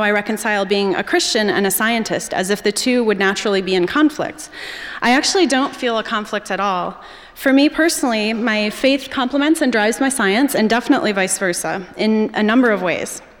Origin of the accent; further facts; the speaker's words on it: Indiana, United States; I grew up in Indiana, out in the country. In fact, my brother always teases when people ask, "What city are you from?" He says, "We're not from a city. We grew up on a farm in LaPorte County, Indiana."